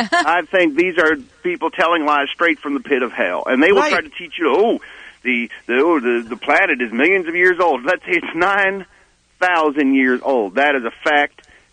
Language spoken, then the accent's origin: English; Georgia, United States; And I'm from Georgia, and I know about the devil